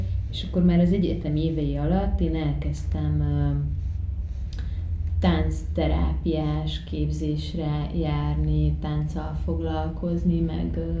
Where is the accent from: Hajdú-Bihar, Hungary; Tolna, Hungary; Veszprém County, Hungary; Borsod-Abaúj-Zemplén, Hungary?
Hajdú-Bihar, Hungary; Debrecen; moved away as an adult; now in Budapest, Hungary; debreceni vagyok eredetileg, és akkor elkerültem onnan 19 éves koromban. És hát itt ide jártam Budapestre egyetemre, szociológia szakra.